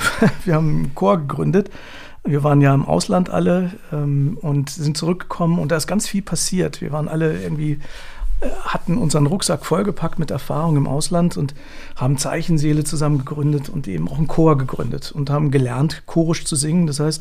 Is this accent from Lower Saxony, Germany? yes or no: yes; Hanover, Lower Saxony, Germany; ich komme aus Hannover